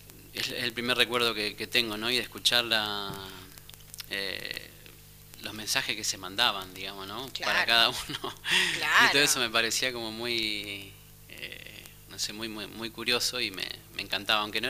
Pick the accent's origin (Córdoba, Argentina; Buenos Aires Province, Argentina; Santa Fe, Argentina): Santa Fe, Argentina; como buen santafesino y hijo de musiqueros, del litoral